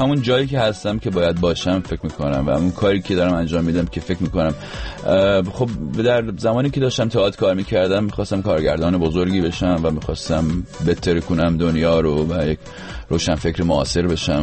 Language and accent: Persian; Rasht, Gilan, Iran; born there